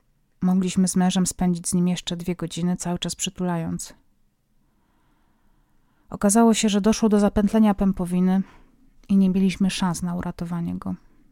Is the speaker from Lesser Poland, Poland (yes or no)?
no; Greater Poland Voivodeship, Poland; Prawie zawsze przychodził do nas gwiazdor, bo jestem z Wielkopolski.